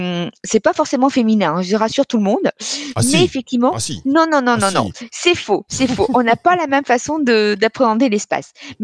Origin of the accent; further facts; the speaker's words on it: Nice, Provence-Alpes-Côte d'Azur, France; Je suis de Nice d'origine et quand j'y retourne